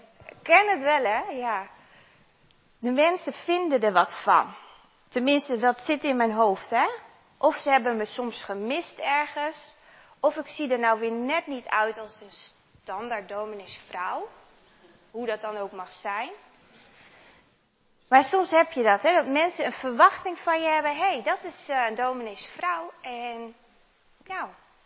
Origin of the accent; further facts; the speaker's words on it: Hoogeveen, Drenthe, Netherlands; Ik kom zelf uit Hoogveen.